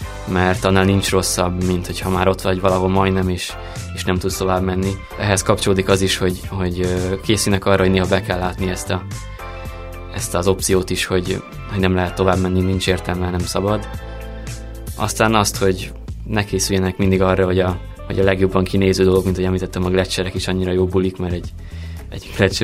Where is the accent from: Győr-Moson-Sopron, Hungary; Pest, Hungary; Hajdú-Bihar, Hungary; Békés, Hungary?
Győr-Moson-Sopron, Hungary; Sopron; mivel soproni vagyok, ezért Sopron is környéke Ausztriába.